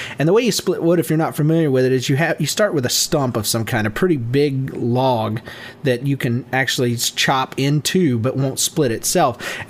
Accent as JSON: {"language": "English", "region": "Georgia", "country": "United States", "said": "I'm from Georgia."}